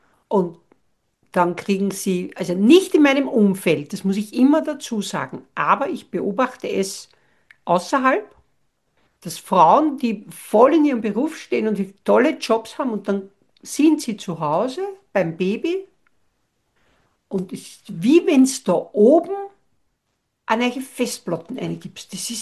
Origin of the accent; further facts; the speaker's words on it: Austria; also bei uns in Österreich, solange die Kinder so klein sind, also zu 90% geht die Frau nur Teilzeit arbeiten.